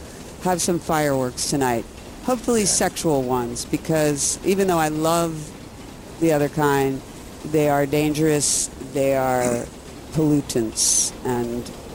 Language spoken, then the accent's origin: English; Philadelphia, Pennsylvania, United States; accent: Philadelphia; And I'm going to say that trying to use my best Jewish accent, or it's actually a Philly accent.